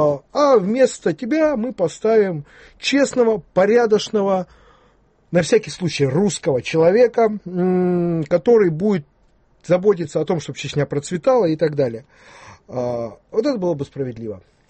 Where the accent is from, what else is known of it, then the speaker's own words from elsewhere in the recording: Russia; Меня тоже раздражает, как, даже не как россиянин, а как жителя Земли.